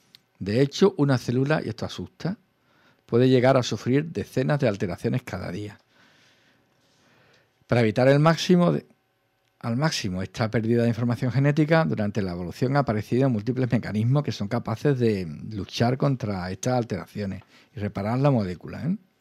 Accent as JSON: {"language": "Spanish", "region": "Andalusia", "country": "Spain", "said": "Estas cosas son las que, como digo, como andaluces nos ponen muy contentos"}